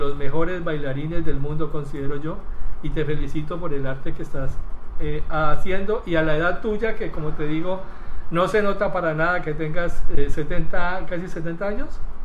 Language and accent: Spanish; Cali, Valle del Cauca, Colombia; Yo soy de Cali, tú sabes que Cali también es una de las ciudades en donde la salsa es cotidiana